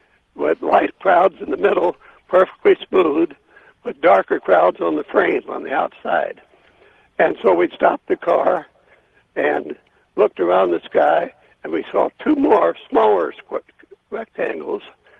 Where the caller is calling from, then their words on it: Omaha, Nebraska, United States; from Omaha, Nebraska.